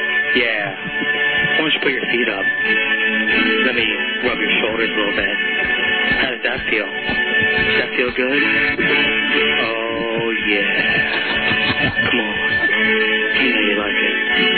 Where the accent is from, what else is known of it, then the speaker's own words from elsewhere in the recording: Philadelphia, Pennsylvania, United States; I'm from Philly.